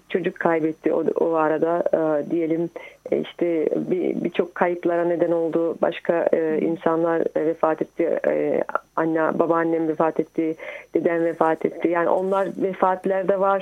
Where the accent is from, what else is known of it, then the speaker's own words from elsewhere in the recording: Kars, Turkey; Ben Karslıyım. Biz Kars'tayken